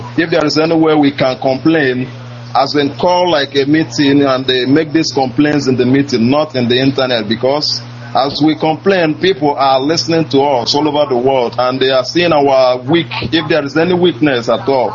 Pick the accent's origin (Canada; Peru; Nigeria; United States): Nigeria; Anambra; now in Cyprus; of Gunta. I am from Mbaukwa Kasa local government in Anambra State.